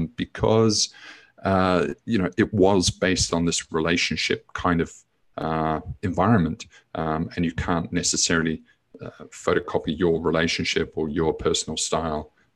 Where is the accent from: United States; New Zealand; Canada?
New Zealand; moved away as an adult; now in Australia; I moved country at that time. So I moved from New Zealand to Australia.